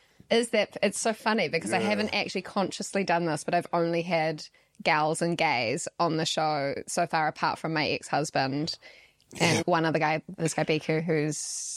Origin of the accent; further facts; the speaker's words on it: Mount Eden, Auckland, New Zealand; born there; also born or lived in Ellerslie / Onehunga / Glendowie; So I was born in Mount Eden, and then I moved to Ellerslie, then I moved to Onehunga, then I moved to Glendowie